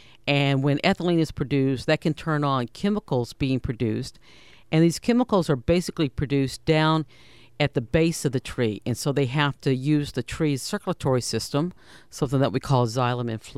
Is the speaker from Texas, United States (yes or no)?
yes; Texas, United States; And I come from Texas, where we produce a lot of pecan trees, just like we do here in the Ark-La-Tex.